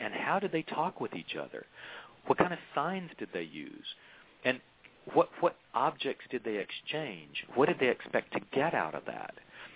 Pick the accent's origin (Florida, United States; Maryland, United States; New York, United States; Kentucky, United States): Florida, United States; we had to memorize Ponce de Leon, and of course I grew up in Leon County, so people said, yeah, Leon, it's named after him, and that made a big difference to me feeling local about it.